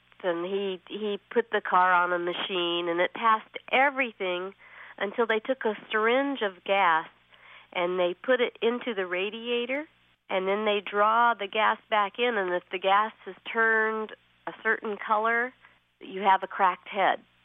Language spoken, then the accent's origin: English; Cambria, California, United States; I'm from Cambria in California.